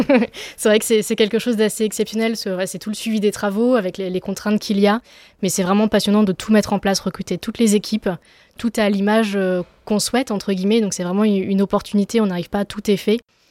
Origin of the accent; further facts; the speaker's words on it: Saumur, Pays de la Loire, France; je suis originaire de Saumur